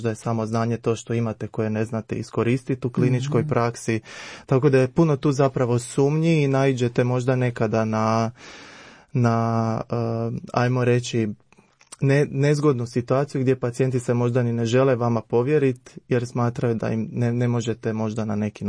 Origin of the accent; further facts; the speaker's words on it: Slavonski Brod, Brod-Posavina County, Croatia; now in Zagreb, Croatia; koji radi u ambulanti obiteljske medicine trenutno, inače rodom iz Slavonskog Broda, ali tu u Zagrebu sam dobio posao pa sam zapravo ostao nakon studija koji sam završio u Zagrebu.